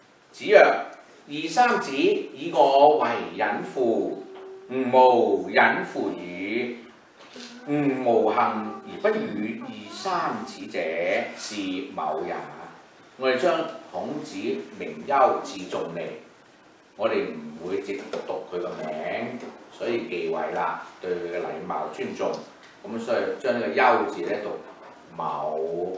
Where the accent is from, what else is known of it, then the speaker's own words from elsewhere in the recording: China; 因為我們中國人有些經常都說師傅當然收埋一些秘訣的了